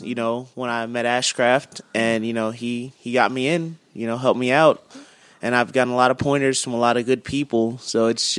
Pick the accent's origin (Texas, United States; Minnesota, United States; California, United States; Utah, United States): Minnesota, United States; also born or lived in Louisiana; now in Kentucky, United States; Minnesota by way of Louisiana.